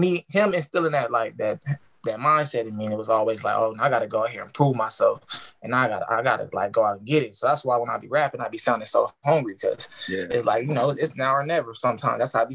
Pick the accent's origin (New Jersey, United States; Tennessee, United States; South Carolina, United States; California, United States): California, United States; growing up in South Central, you know, I just always try my best to stay out the way.